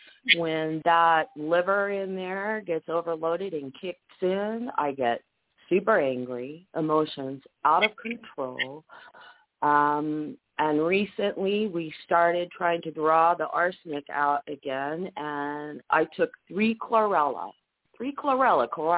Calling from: Arizona, United States; I'm calling from Arizona.

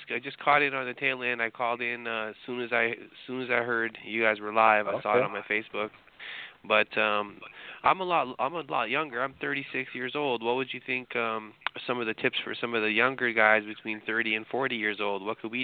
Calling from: Edmonton, Alberta, Canada; I'm calling you from Canada. I'm in Edmonton right now, but I'm listening to the show.

